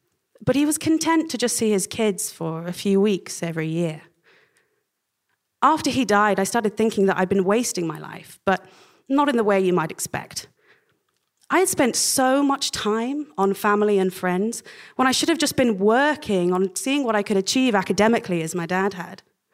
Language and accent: English; England, United Kingdom; It's because he moved to Oxford University from MIT that I grew up in England at all.